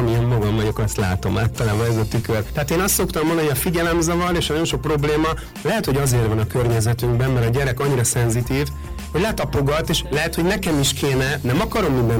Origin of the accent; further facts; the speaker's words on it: Hungary; hát magyarok vagyunk, tehát hogy azokkal is ismerkedjünk meg.